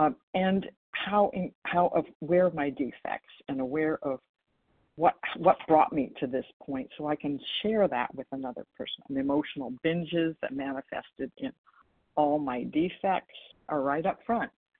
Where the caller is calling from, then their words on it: Washington, United States; from Washington State.